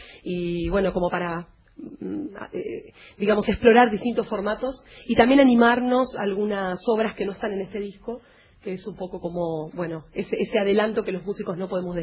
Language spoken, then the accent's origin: Spanish; Buenos Aires, Argentina; also born or lived in Bariloche; vivo en Buenos Aires, soy de Buenos Aires.